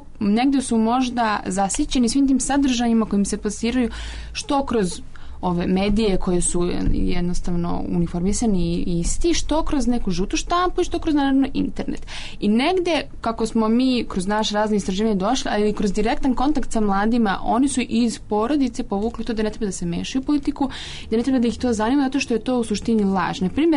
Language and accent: Serbian; Kraljevo, Šumadija and Western Serbia, Serbia; ja uvijek uzimam moj rodni grad, znači Kraljevo